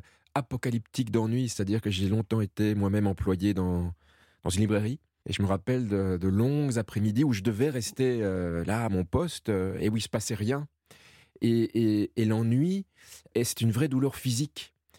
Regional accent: Belgium; Je suis belge.

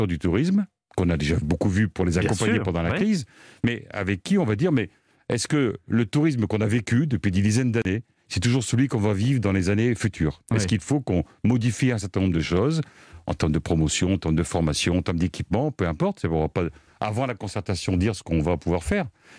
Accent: Hauts-de-France, France; moi je suis originaire du Nord, j'ai fait tout mon parcours professionnel dans le Nord, je connais très bien ce département

